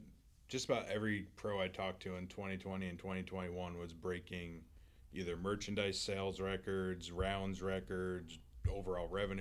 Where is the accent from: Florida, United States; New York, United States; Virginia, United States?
New York, United States; I grew up in New York, and we had a couple decent Muni courses